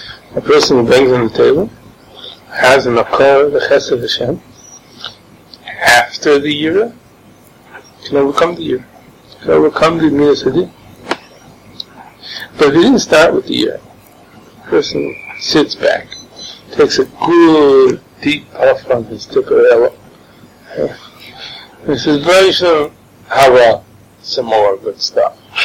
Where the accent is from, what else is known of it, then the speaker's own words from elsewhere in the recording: United States; I am American.